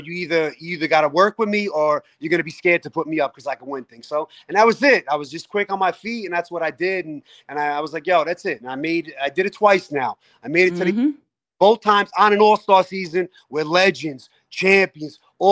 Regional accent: New Jersey, United States; she's from Arkansas and I'm from New Jersey.

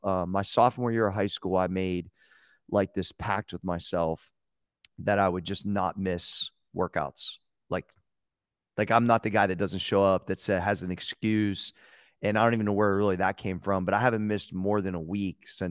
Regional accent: Ohio, United States; And also I grew up not very far from Pittsburgh. So I'm from Ohio, but it's the Ohio Valley.

